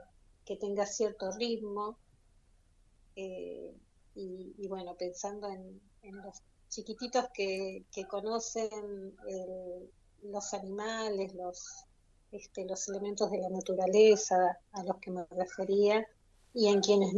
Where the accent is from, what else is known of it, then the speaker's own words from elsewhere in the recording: Comodoro Rivadavia, Chubut, Argentina; born there; yo nací en Comodoro